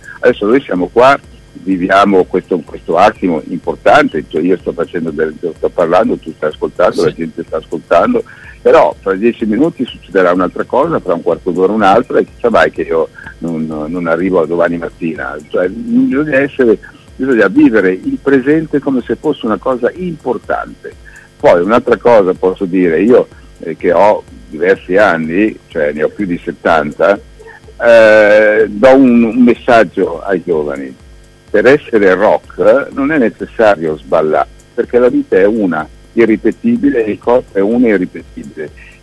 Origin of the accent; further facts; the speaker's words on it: Milan, Lombardy, Italy; io sono nato a Milano in un quartiere dove c'è la via Stendhal